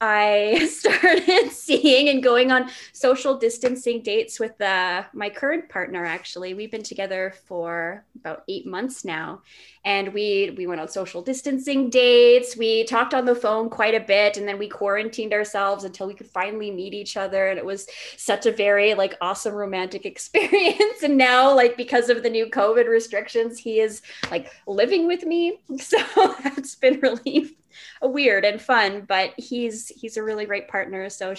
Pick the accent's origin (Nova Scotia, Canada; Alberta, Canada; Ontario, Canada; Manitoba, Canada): Manitoba, Canada; Winnipeg; born there; I was born in Winnipeg. My family comes from Red River, actually from a small Métis village up north of Winnipeg called St. Ambrose.